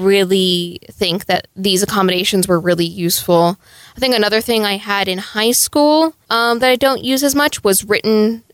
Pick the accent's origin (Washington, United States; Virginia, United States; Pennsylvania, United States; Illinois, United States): Virginia, United States; I've been to like 3 different schools because I transferred out for COVID and then I moved down to Texas from Virginia.